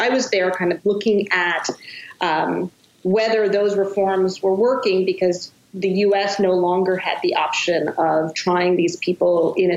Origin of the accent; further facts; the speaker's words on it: India; when I would tell them that I'm Indian, they were completely fascinated